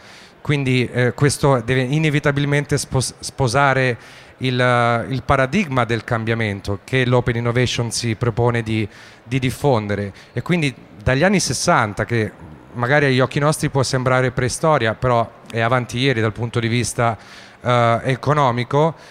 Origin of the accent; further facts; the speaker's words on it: Ancona, Marche, Italy; Io ho voluto importare, sono di Ancona, non ve l'ho detto prima, ho voluto importare nelle Marche questo format